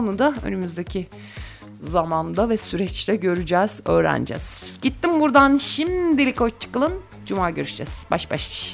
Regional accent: Gümüşhacıköy, Amasya, Turkey; now in Istanbul, Turkey; Doğma büyüme Amasyalıyım. Amasya Gümüşhacık köylüyüm. Kaç? 97'den beri İstanbul'dayım.

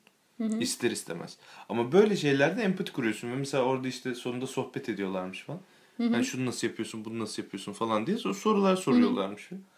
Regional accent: İzmir, Turkey; now in Istanbul, Turkey; Ben İzmir'de okudum, İzmirliyiz zaten.

